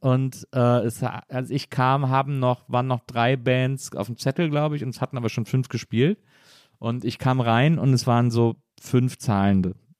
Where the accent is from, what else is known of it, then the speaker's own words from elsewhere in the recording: Berlin area, Germany; weil ich komme ja auch aus der Region. Und wir sind früher, ich komme aus so einer kleinen Stadt.